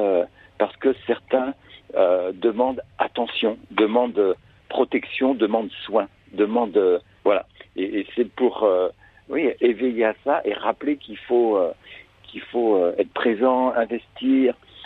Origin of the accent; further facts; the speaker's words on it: Saint-Malo, Brittany, France; j'ai grandi à Saint-Malo avec, après les scouts marins, donc pareil, il y avait la mer